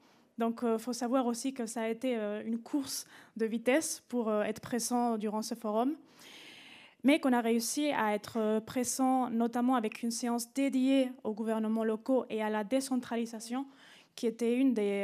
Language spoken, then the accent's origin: French; Spain; étant donné que je suis espagnole.